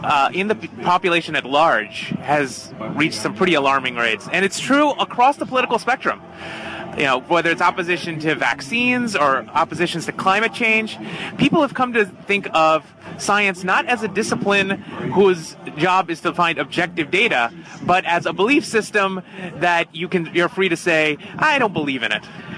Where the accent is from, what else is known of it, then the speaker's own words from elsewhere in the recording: Boston, Massachusetts, United States; I'm from Boston. I'm a physician at Massachusetts General Hospital